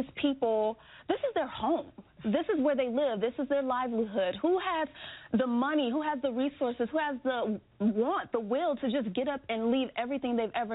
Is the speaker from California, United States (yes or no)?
no; Flint, Michigan, United States; I grew up in Flint. I lived in Flint my entire life almost. My family is still there.